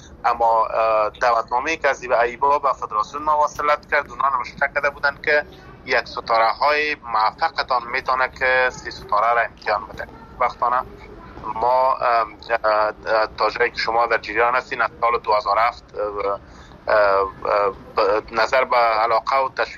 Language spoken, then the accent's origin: Persian; Afghanistan; born or raised there